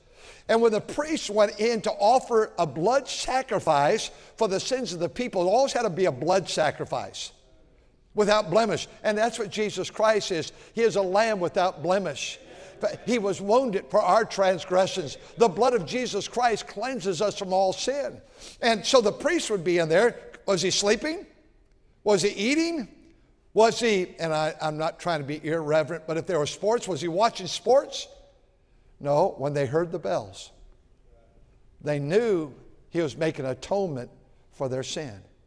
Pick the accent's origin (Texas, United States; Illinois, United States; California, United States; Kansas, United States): California, United States; Fremont; I grew up in Centerville over here, Fremont now. There were five little towns in 1956. We moved there in 53.